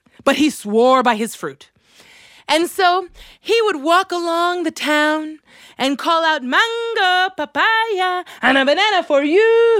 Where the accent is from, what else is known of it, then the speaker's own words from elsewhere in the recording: Chicago, Illinois, United States; growing up in Chicago and traveling to Colombia, where my familia lives. We would always dance Colombian cumbia.